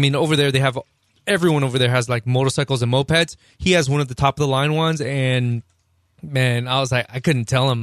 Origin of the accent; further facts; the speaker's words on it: United States; I mean, I'm American, so...